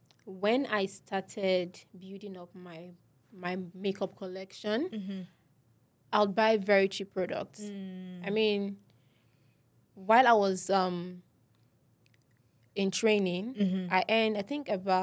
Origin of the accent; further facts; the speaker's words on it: Warri, Delta, Nigeria; Yeah, so I'm originally from Delta State.